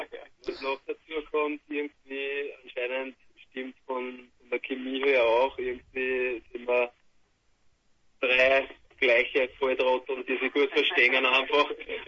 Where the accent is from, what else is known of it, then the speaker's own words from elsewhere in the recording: St. Pölten, Lower Austria, Austria; Wir kommen aus Niederösterreich, genau aus St. Pölten. Das ist die Hauptstadt von Niederösterreich, 60 Kilometer von Wien entfernt. Kennt wahrscheinlich keiner von euch da unten. Eine kleine Stadt, 50.000 Einwohner.